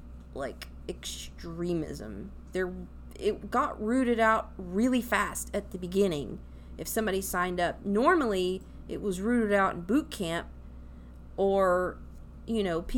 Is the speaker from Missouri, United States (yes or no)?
no; Tennessee, United States; Of course, I'm from Tennessee, so it's a great source if you're from Tennessee.